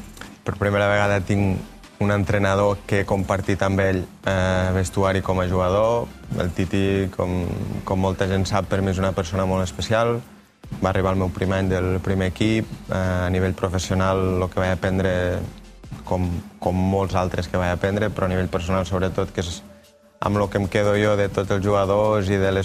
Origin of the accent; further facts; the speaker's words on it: Lleida, Catalonia, Spain; jo també vinc de Lleida, que Lleida també és un lloc molt fred